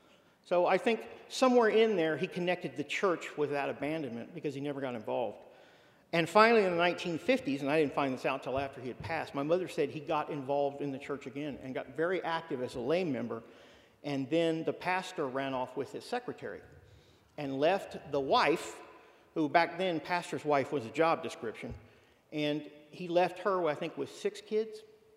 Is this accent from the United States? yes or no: yes; Louisiana, United States; I was raised in Southwest Louisiana